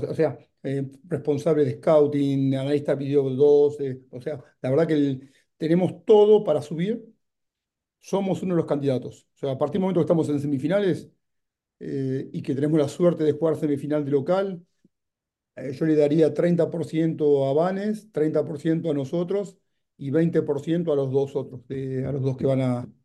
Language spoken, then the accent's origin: Spanish; Mar del Plata, Buenos Aires Province, Argentina; also born or lived in Bragado; Nos fuimos a vivir a Mar del Plata en el 77 con mis viejos. Soy nacido en Bragado. Pues viví 6 años en La Plata.